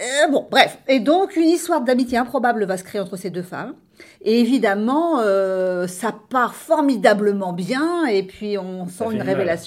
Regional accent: Hauts-de-France, France; Ah, mais moi, je suis ch'ti et je le revendique.

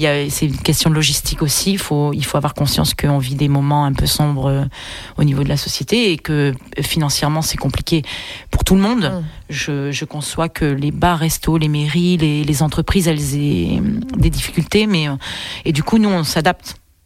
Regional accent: France; Je suis française, donc c'est français.

